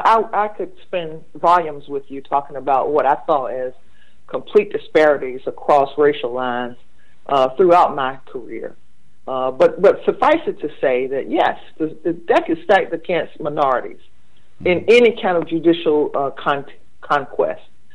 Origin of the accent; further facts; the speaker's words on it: Windsor, North Carolina, United States; Oh, yes. I was born and raised in Windsor, North Carolina. Spent most of my formative years in the northeastern part of the state.